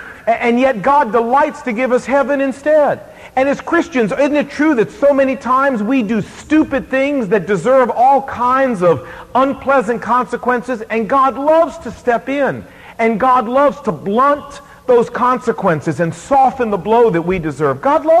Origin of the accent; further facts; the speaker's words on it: Virginia, United States; well, no, sir, you see, I'm from Virginia, and in Virginia, we have 24 hours to produce our license